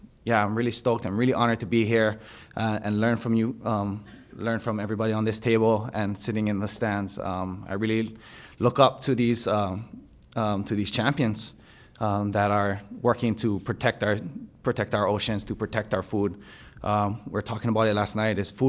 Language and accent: English; Hilo, Hawaii, United States; The fish pond that I grew up restoring in Kalehaleolono in Hilo, Hawaii, is over 800 years old